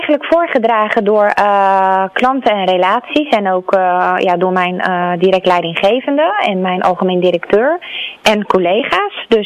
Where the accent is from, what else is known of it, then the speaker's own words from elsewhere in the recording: Rotterdam, South Holland, Netherlands; Nee, ik kom zelf niet uit Capelle. Ik kom zelf uit Rotterdam-IJsselmonde.